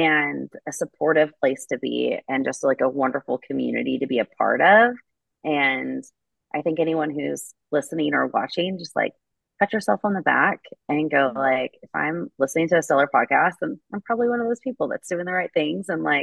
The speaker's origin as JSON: {"language": "English", "region": "Oklahoma", "country": "United States", "said": "I just say that because I'm from Oklahoma."}